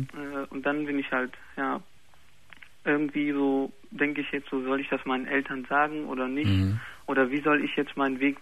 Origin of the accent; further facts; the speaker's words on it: Turkey; 20 Jahre alt, genau. Und ich habe ein Problem. Ich bin ein Türke.